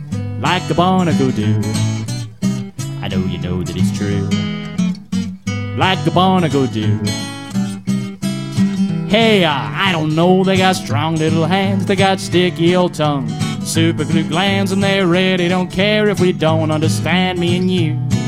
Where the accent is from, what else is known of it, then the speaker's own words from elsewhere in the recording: Miami, Florida, United States; I'm from Miami